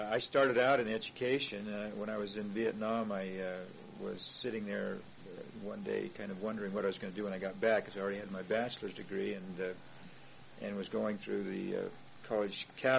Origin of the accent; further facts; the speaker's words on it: Las Vegas, Nevada, United States; also born or lived in Utah, United States / Oregon, United States; Not really. I was born up there, but I grew up in Las Vegas.